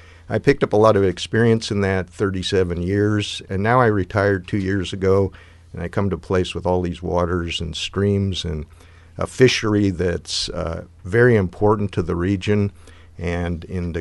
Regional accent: California, United States; I come from California. Most of my time was spent there.

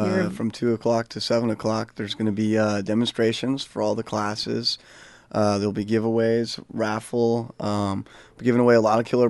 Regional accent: Cannon Beach, Oregon, United States; Well, I'm a native to the area. I grew up in Cannon Beach. I grew up surfing just like Lexi over here.

